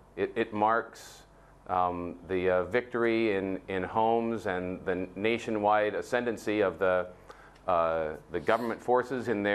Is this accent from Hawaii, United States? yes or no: no; Chicago, Illinois, United States; my hometown of Chicago